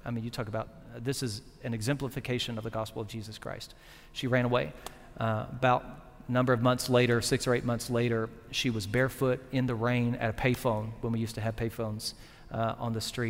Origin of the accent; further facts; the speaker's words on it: Baton Rouge, Louisiana, United States; now in Beaumont, United States; I grew up in South Louisiana in Baton Rouge, and my first Texas experience was Port Arthur.